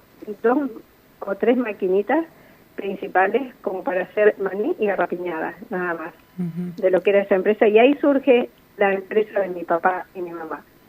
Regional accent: Spain; now in Argentina; Somos españoles, mis padres y somos cuatro hermanos. Vinimos en el año 69.

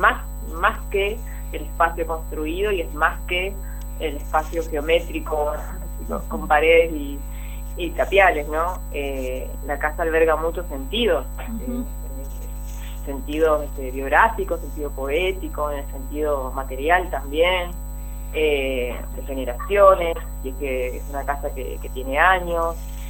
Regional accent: Paraná, Entre Ríos, Argentina; yo soy de Paraná

